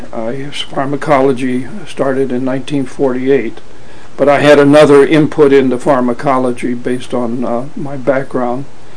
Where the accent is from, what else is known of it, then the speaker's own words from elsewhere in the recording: Chicago, Illinois, United States; Since I grew up in Chicago, I couldn't believe it.